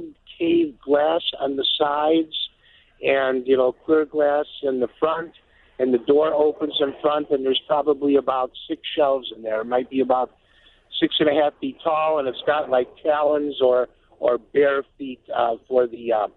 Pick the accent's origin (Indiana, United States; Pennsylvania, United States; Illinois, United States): Illinois, United States; Berwyn; I'm from the Berwyn area.